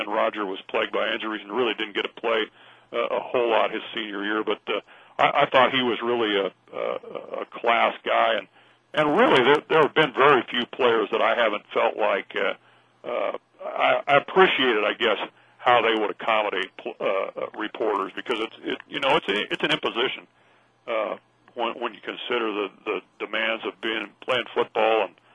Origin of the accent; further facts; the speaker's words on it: Nebraska, United States; but since I grew up in Nebraska, I was interested in Nebraska football before Bob Devaney got here